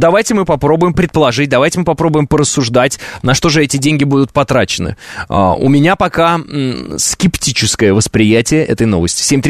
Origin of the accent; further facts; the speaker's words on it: Kazakhstan; born there; Я просто сам родился в Казахстане и примерно себе представляю.